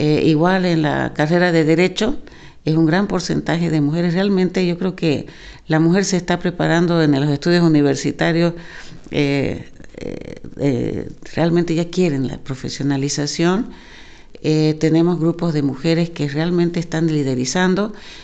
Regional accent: Bolivia; cuando yo era pequeña, en los años 60, yo nací en 1960, en Bolivia solo teníamos radio y lo demás era lectura.

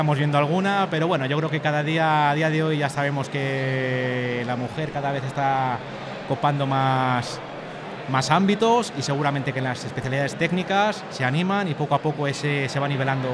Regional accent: Salamanca, Castile and León, Spain; Salamanca.

